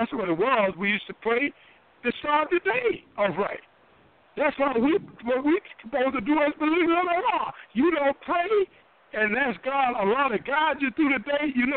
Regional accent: Durham, North Carolina, United States; I'm from Durham, North Carolina, and I was working there. I'm still there.

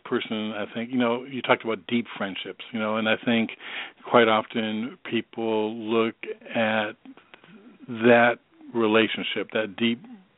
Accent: New York, United States; and I'm originally from New York

